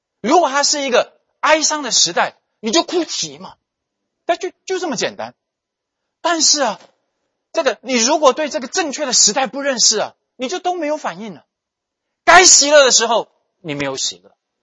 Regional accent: Taiwan; 以前我们小的时候在台湾叫做玩家家酒

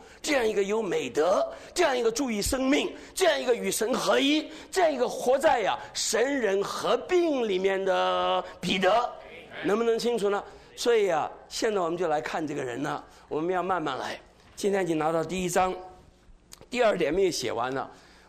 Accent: China; moved away as an adult; 我是一个中国人，30多年以前，将近40年，我是63年来的

